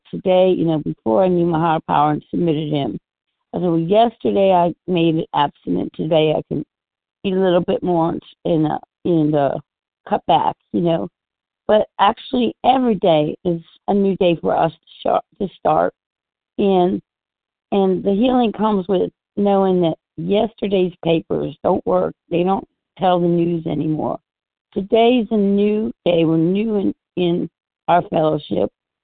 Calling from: Missouri, United States; I'm calling from Missouri at Central Time.

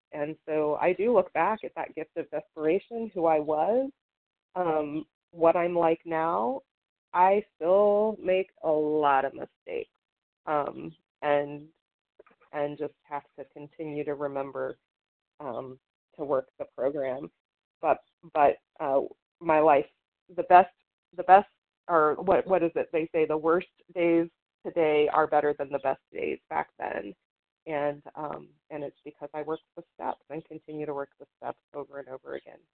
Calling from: West Virginia, United States; I'm calling from the Eastern Panhandle of West Virginia, where we honor the Massawomeck tribe as earlier inhabitants of this land.

